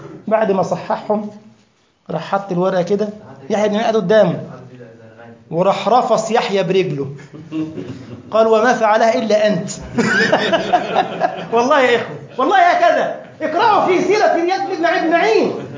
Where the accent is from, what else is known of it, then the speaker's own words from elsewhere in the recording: Egypt; اذكر ان احد مدراء المدارس عندنا في مصر، وكنت ادرس في مدرسه قطاع خاص تربيه اسلاميه ومواد شرعيه